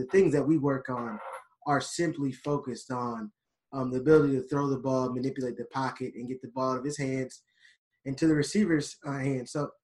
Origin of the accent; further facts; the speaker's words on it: Minnesota, United States; I'm from Minnesota, so I get back and forth all the time. I usually try and help out as many quarterbacks as I can from Minnesota.